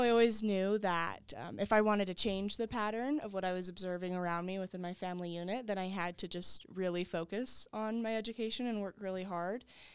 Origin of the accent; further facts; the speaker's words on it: Utah, United States; So I was born and raised in Utah.